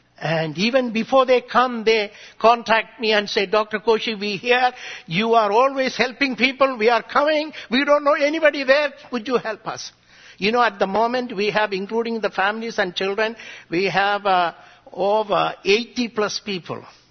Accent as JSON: {"language": "English", "country": "India", "tie": "born or raised there", "said": "as a boy growing up in India, my burden was to reach the influential people of India"}